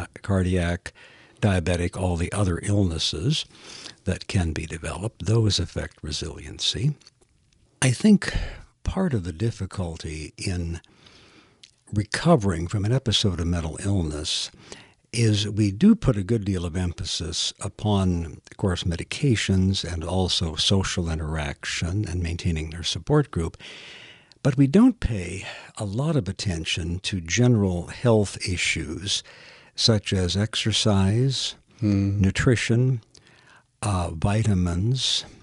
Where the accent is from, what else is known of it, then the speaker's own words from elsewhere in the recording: Lincoln, Nebraska, United States; We're both from the Midwest area. I'm from Lincoln originally, my wife from Omaha.